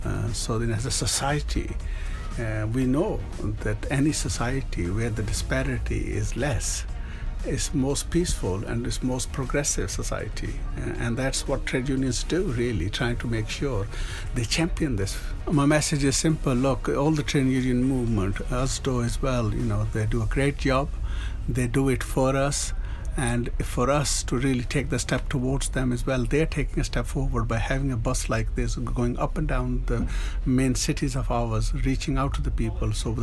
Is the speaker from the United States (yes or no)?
no; Manchester, North West England, United Kingdom; I'm Mancunian. Everything I have is actually from Greater Manchester. All my life, almost everything.